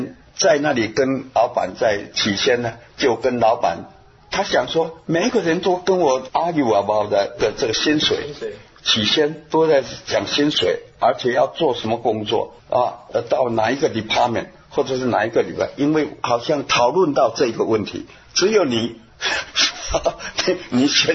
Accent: Taiwan; now in United States; 我从台湾来，我也找工作。

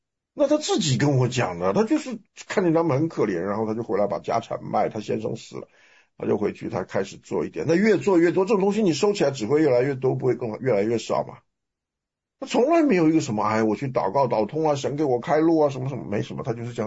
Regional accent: China; 因为我们中国人对于信呐、虔诚啊，他有那种成仙得道的迷信，你懂的吗？

